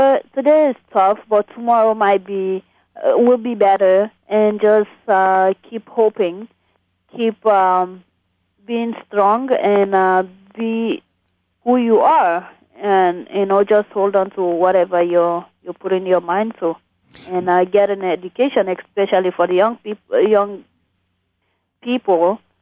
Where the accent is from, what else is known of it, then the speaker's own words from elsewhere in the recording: Sierra Leone; trying to reunite them with their family in my home country in Sierra Leone.